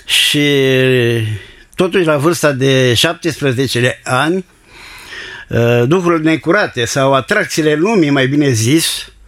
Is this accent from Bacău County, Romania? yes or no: no; Constanța, Constanța County, Romania; also born or lived in Galați; Da, m-am născut în Galați. Peste două luni, ca părinții mei au fost refugiați. Peste două luni am revenit în Constanța